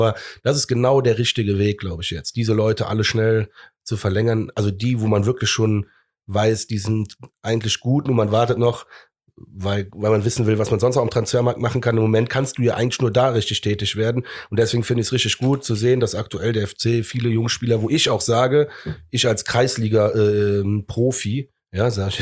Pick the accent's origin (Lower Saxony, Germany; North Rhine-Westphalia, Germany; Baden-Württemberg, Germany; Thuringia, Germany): North Rhine-Westphalia, Germany; Cologne; Aber so bekloppt sind wir Kölner ja.